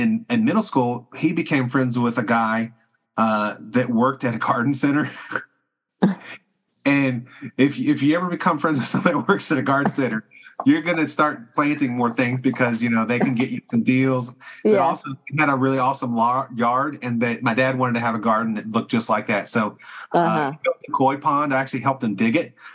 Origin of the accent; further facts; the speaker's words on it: Tennessee, United States; You know, I'm from Tennessee. You know, my parents hiked. And I was in Boy Scouts or Cub Scouts, and we camped.